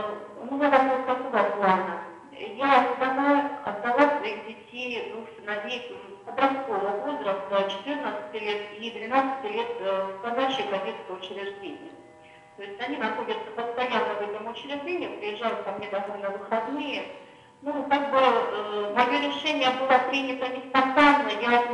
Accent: Stavropol Krai, Russia; я из Ставропольского края.

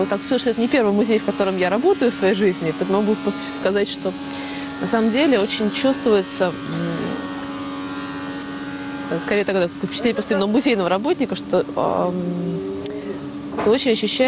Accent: Moscow, Russia; потому что я москвичка, мне очень в городе не хватает этого простора.

